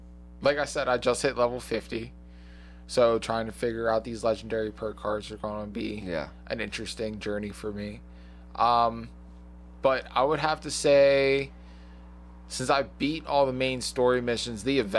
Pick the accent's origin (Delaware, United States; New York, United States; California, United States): Delaware, United States; So obviously I grew up on the East Coast.